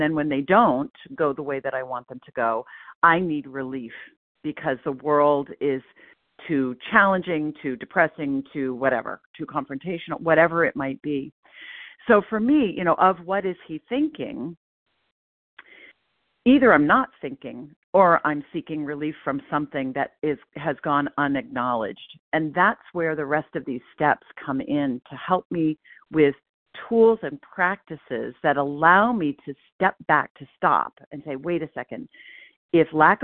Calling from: Portland, Maine, United States; I'm calling in from Portland, Maine

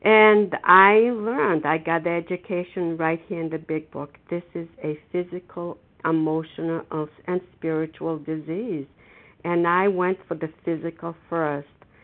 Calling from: Foxborough, Massachusetts, United States; I'm calling from Foxborough in Massachusetts

